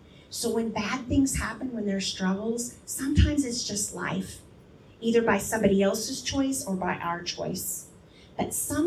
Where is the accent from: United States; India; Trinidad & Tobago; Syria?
United States; As an American, patience is not our forte.